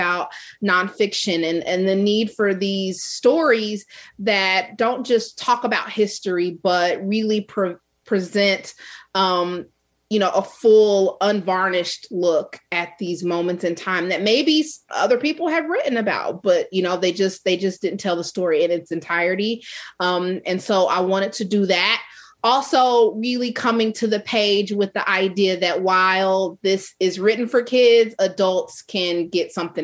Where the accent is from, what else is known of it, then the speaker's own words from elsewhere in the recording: Kansas City, Missouri, United States; And growing up in Kansas City, lots of Royals games too.